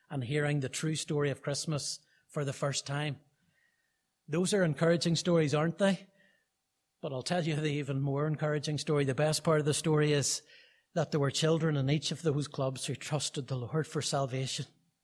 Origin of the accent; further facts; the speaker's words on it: Portadown, Northern Ireland, United Kingdom; So we're still hands-on reaching children, even in our own town. We come from Portadown, and so we try to be involved as much as we possibly can